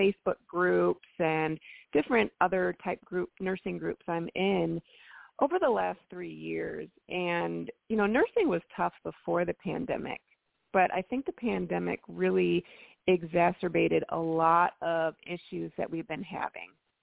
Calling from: Charleston, South Carolina, United States; I actually travel throughout the state of South Carolina, and I'm currently in Charleston.

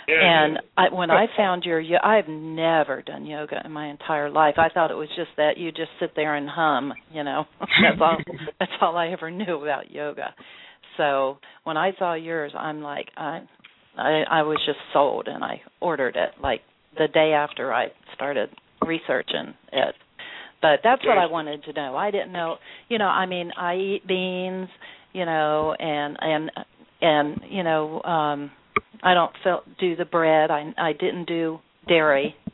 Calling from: Tampa, Florida, United States

